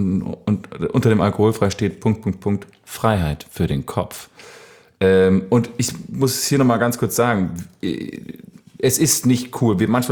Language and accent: German; Bad Laasphe, North Rhine-Westphalia, Germany; Ich habe ein Bier aus meiner Heimat mitgebracht. Und zwar aus dem kleinen, feinen Ort Bad Larswe, wo ich aufgewachsen bin.